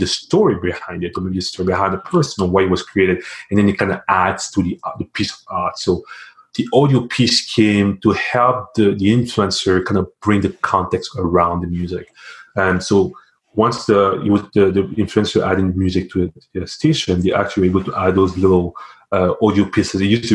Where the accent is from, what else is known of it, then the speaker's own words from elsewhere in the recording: Cameroon; now in Ottawa, Canada; So I was a software engineer here in Ottawa. But I grew up in Cameroon, spent, I guess, all my high school, middle school, pretty much everything there. So it's a great country, very diverse, I'll say. And yeah, so I've grew up there.